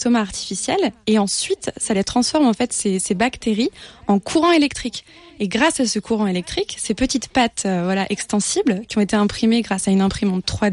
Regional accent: Normandy, France; Oui, moi je viens de Normandie, près des marais, voilà.

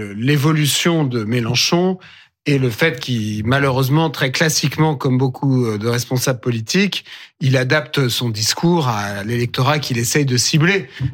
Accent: France; Je suis un Français patriote.

